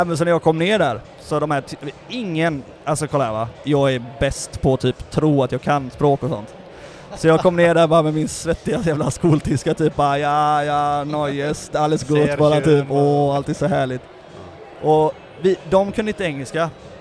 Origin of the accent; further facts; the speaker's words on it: Sweden; jag är från Sverige